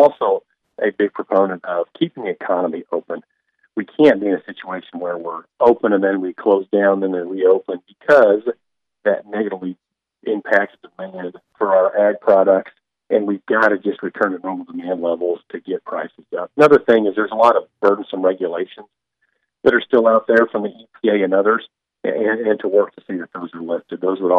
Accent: Quinter, Kansas, United States; I'm a K-Stater, and I grew up in Quinter, but went to K-State.

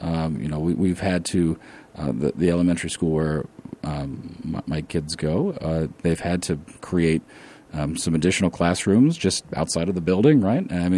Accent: Ohio, United States; That the town where I grew up in Southern Ohio, we literally had a school that was falling off the side of a hill.

